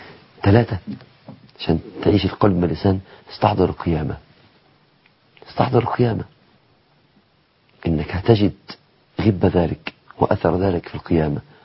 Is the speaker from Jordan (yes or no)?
no; Mansoura, Dakahlia, Egypt; في عندنا في المنصورة حديقة بسيطة قوي